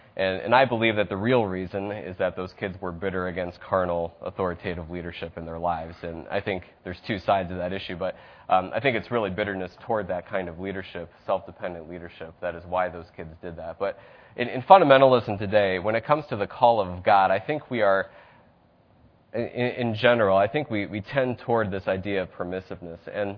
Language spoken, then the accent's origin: English; Pennsylvania, United States; this was true in the church that I grew up in Pennsylvania